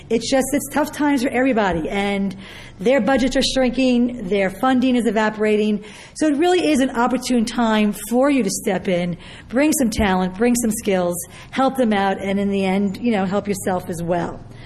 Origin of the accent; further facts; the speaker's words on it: New York, United States; He did not, that I came from New York.